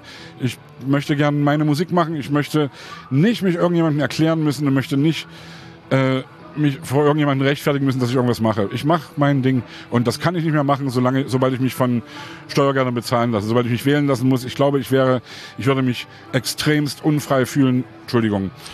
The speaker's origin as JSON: {"language": "German", "town": "Leipzig", "region": "Saxony", "country": "Germany", "said": "Ich komme aus Sachsen, ich komme aus Leipzig."}